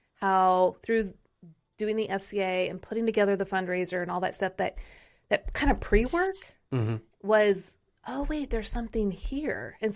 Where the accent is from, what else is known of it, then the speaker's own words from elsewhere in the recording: Kansas City, Missouri, United States; I grew up in Kansas City, and just outside of Kansas City is Peculiar, Missouri.